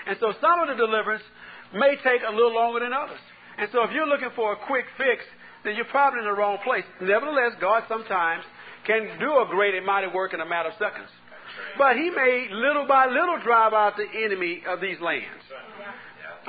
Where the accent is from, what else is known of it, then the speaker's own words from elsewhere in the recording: Texas, United States; Men, you might be careful with your ties. I'm from Texas.